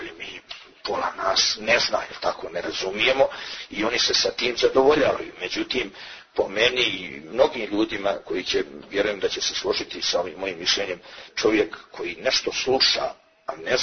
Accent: Montenegro; I vjerujte mi da smo mi, znači, gdje god da se pojavimo guslari iz Crne Gore, uvijek smo rado prihvaćeni

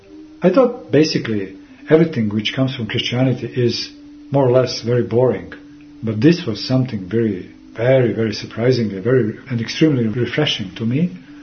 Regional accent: Serbia; I must admit, I'm Serb. I'm coming from Serbian people, from Serbian country, where Orthodoxy is traditional religion.

